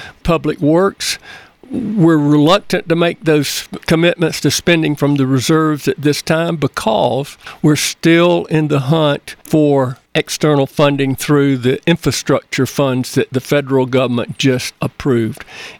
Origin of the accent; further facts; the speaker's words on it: Georgia, United States; So growing up in South Georgia, maybe I had kind of an advantage of coping with that high humidity